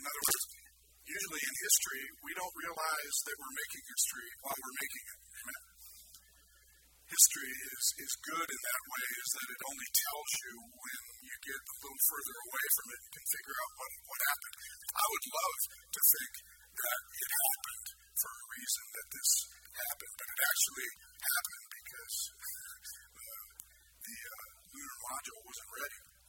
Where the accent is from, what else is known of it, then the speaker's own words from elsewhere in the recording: Bisbee, Arizona, United States; I just moved from my hometown, this big, huge move, 24 miles away to another town.